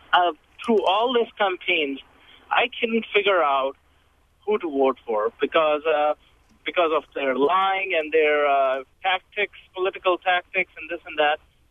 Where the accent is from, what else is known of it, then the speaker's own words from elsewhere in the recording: Pakistan; Now, I'm from Pakistan, the third point and final point.